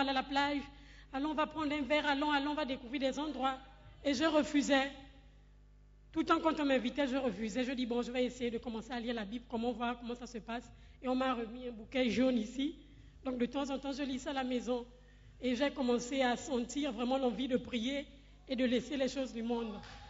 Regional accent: Gabon; now in Accra, Ghana; Et comme chez nous au Gabon, on a toujours dit

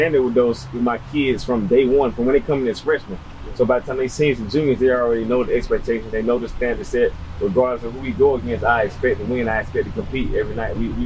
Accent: Pensacola, Florida, United States; I grew up in Pensacola, Florida. First of all, like you said … head coach at Pine Forest. But I grew up in Pensacola, Florida.

